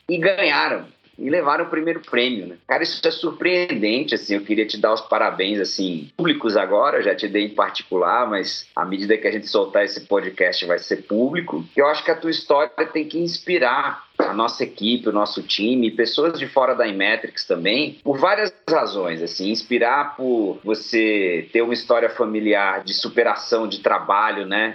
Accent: Brazil; ainda mais para nós que somos brasileiros

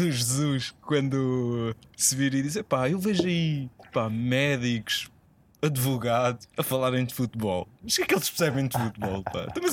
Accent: Portugal; Pá, eu português, pronto

